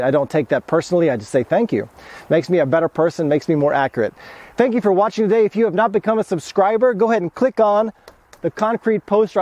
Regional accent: Houston, Texas, United States; But growing up in suburban Houston, all of my neighbors, including us, we had the same kind of typi

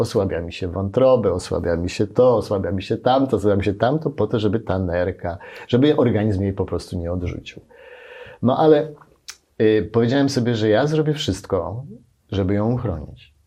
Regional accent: Silesian Voivodeship, Poland; Jestem bardzo poukładany, jestem Ślązakiem, więc u mnie wszystko jest takie akurat

